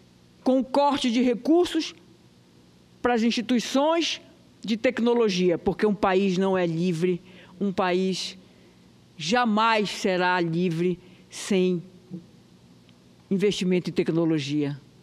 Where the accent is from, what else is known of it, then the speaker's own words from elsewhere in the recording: Brazil; Eu tenho fé no Brasil. Eu sou brasileira e acredito no Brasil, mas a gente tem que ir à luta.